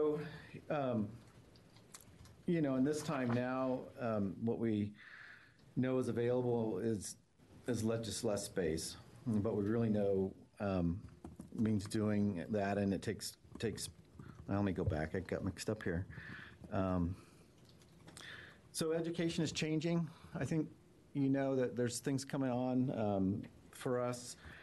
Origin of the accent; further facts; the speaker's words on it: Kings Valley, Oregon, United States; I'm from Kings Valley, Oregon.